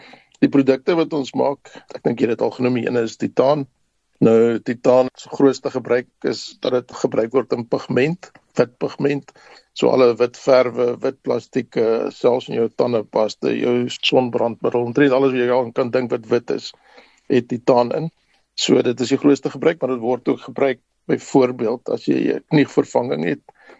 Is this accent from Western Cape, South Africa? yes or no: no; Rustenburg, North West, South Africa; also born or lived in Kimberley; ek was gebore in Kimberley. En ek het my skoolloopbaan begin daar in 'n klein dorp in die Noord-Kaap, maar die meeste van my skoolloopbaan was in Rustenburg gewees. My pa was 'n ondergrondse skofbaas gewees in die platinamyne.